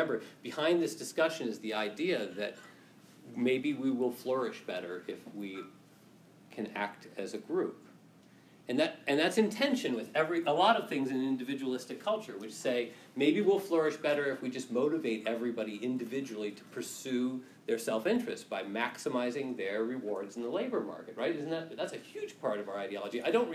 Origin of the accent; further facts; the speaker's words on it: United States; I'm an American, but I don't think I'd want to like raise my family with my in-laws upstairs